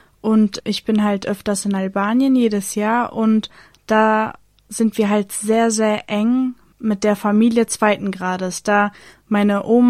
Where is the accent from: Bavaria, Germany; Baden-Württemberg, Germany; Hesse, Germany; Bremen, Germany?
Bremen, Germany; Ich komme aus Bremen und mache momentan eine Ausbildung als Kauffrau für Büromanagement